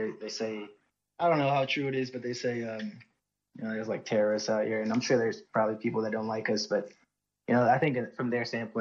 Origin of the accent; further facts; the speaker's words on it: United States; now in Turkey; Hey, I'm from the United States. I'm deployed in Turkey right now.